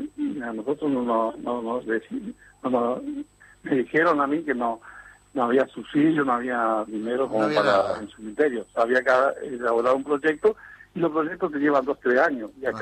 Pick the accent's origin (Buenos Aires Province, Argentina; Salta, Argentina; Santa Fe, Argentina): Santa Fe, Argentina; El Rabón; Y yo nací aquí en El Rabón, me crié, y también mi viejo, mis abuelos, todo